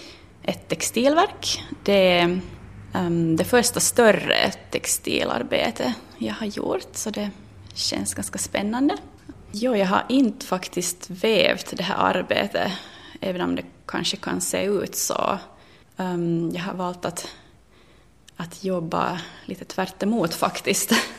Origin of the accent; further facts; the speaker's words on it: Vaasa, Ostrobothnia, Finland; also born or lived in Sweden; Jag kommer från Vasa, fast jag egentligen är född i Sverige men är finlandssvensk nog.